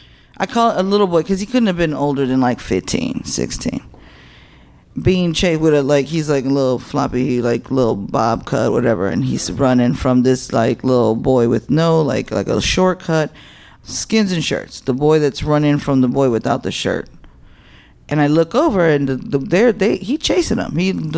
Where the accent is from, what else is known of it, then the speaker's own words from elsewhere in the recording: Chicago, Illinois, United States; I'm from here. This is my neighborhood. I'm from Humboldt Park.